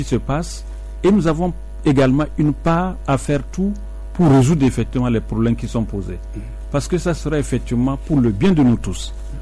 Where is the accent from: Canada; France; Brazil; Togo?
Togo; nous sommes Togolais et nous sommes capables de faire ce que les gens n'ont même pas imaginé de nous.